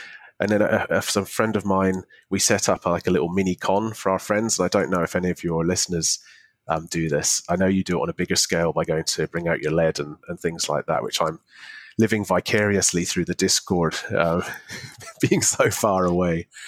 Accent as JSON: {"language": "English", "town": "St Andrews", "region": "Scotland", "country": "United Kingdom", "tie": "born or raised there", "said": "Yeah, so I grew up near St Andrews, and there was a toy shop there."}